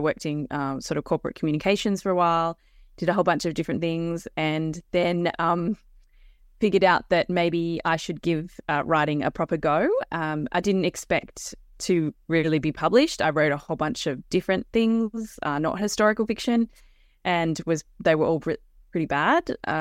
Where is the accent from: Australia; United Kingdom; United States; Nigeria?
Australia; Sydney, New South Wales; growing up in the Shire in Sydney